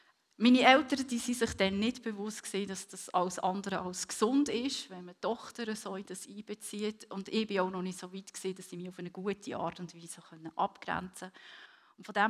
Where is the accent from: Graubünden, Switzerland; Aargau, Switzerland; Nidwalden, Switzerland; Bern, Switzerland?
Bern, Switzerland; ich komme aus dem Bernbiet, mein Mann übrigens auch, aber kennengelernt haben wir uns in Basel.